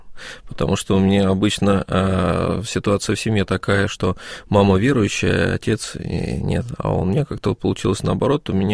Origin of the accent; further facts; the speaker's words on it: Saint Petersburg, Russia; когда я вернулся в родной город на Неве, остался один без родителей